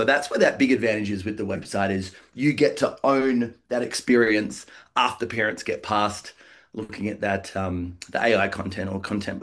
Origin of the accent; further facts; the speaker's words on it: Australia; now in Colorado, United States; So you might hear my accent. Originally from Australia, didn't see any snow until I was 40 years old.